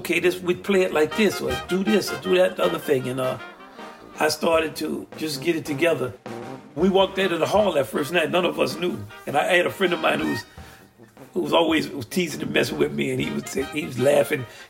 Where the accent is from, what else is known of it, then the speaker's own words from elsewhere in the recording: New Orleans, Louisiana, United States; I'm from New Orleans, which was a big place for trading slaves.